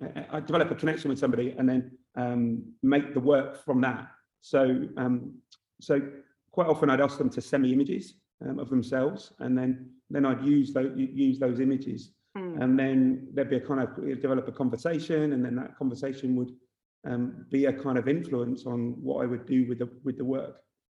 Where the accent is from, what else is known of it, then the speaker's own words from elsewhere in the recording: South West England, United Kingdom; I come from Cornwall. And so all of my family's from Cornwall